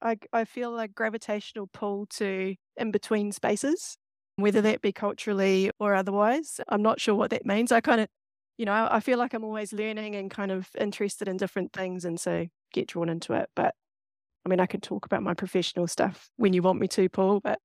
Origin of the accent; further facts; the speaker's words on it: Pakuranga, Auckland, New Zealand; now in Lower Hutt, New Zealand; my ancestry is Irish, Scottish, Polish, yeah. Jewish, and Ngāpuhi. And I grew up in Tamaki Makaurau in the eastern suburbs in Pakuranga. And I am alongside the Manukau Harbour.